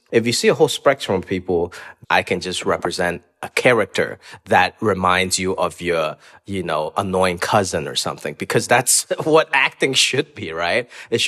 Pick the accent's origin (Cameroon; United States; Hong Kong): Hong Kong; moved away; There wasn't really stand-up growing up in Hong Kong, at least the time when I was there. So when I moved here